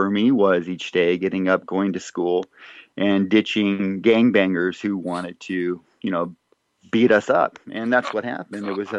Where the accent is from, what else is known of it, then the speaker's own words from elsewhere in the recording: Montebello, California, United States; growing up in Montebello, because essentially my brother and I, we were two bleach blonde white boys, if you will, and typical American boys with blonde hair, growing up in a predominantly